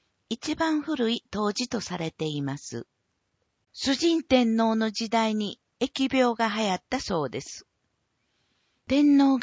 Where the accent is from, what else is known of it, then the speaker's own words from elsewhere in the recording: Sakurai, Nara, Japan; 桜井市で生まれ育ったからなのか、桜井市出身の三室杉や丹山をいただくと、次の日も爽快でいられます。